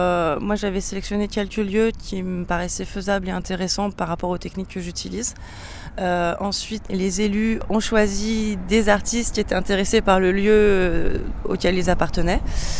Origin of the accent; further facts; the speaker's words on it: Montpellier, Occitanie, France; Alors moi je viens de Montpellier